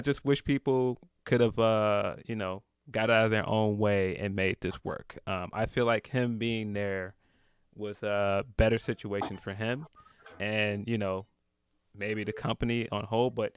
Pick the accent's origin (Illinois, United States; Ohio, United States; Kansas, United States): Illinois, United States; Chicago; There's like a known thing about me that I'm from Chicago.